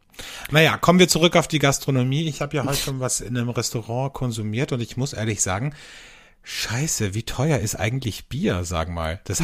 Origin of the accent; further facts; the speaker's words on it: Austria; bei uns in Österreich